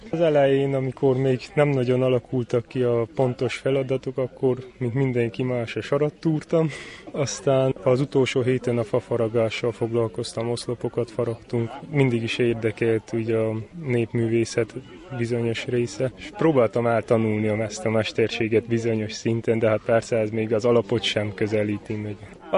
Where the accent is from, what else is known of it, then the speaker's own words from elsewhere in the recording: Târgu Secuiesc, Covasna, Romania; Kézdivásárhelyről jöttem, Marosvásárhelyen tanulok orvosnak.